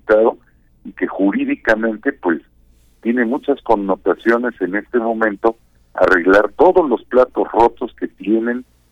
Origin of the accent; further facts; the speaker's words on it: Veracruz, Mexico; Simplemente porque somos veracruzanos, porque somos mexicanos y así se nos tilda